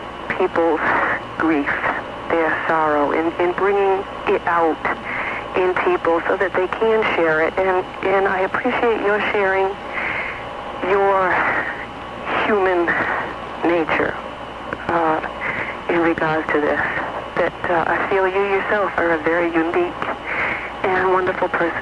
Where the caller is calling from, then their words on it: Rhode Island, United States; Hi. I'm calling from Rhode Island.